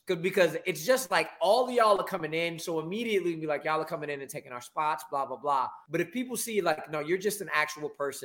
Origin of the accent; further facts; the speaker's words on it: Oakland, California, United States; that I don't deal with being a black person growing up in Oakland